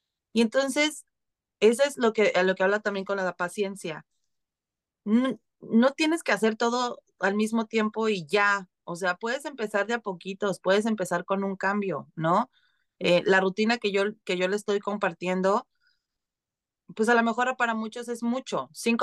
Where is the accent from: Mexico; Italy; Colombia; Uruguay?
Mexico; now in Vancouver, Canada; Porque soy mexicana y entonces necesito la vitamina D.